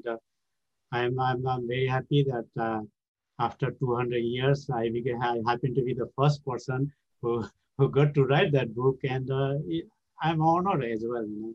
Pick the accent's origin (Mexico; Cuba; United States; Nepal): Nepal; English is a second language; So I came from, I come from the Midwestern part of Nepal, which is the heartbeat of the Gurkha. So every village there is a Gurung village.